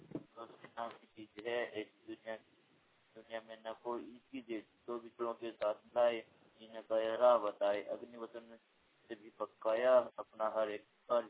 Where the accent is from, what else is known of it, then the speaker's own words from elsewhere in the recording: Gazi, Jharkhand, India; मैं ग्राम गाजी पोस्ट लेदा जिला गिरिडीह के निवासी हूँ।